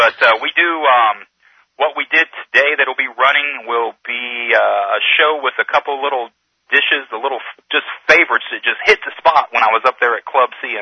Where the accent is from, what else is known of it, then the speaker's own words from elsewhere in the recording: Texas, United States; You know, I'm from Texas. It's in the 80s down home, and I'm up here, you know, in snow and ice.